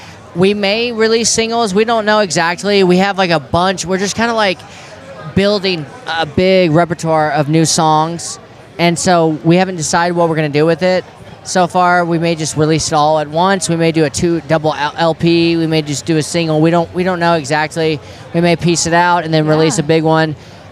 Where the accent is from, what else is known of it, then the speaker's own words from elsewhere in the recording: Nashville, Tennessee, United States; Nashville, Tennessee.